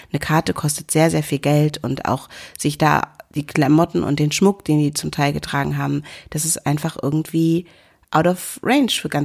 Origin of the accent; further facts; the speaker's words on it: Hanover, Lower Saxony, Germany; ich komme aus Linden. Und zwar aus Linden, als es noch so Linden war